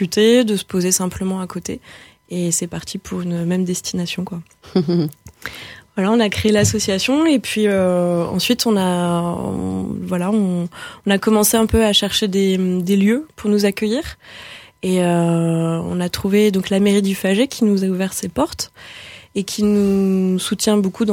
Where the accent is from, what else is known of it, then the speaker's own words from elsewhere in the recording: Occitanie, France; Moi je viens d'à côté de Toulouse, okay. Et donc autour de Toulouse.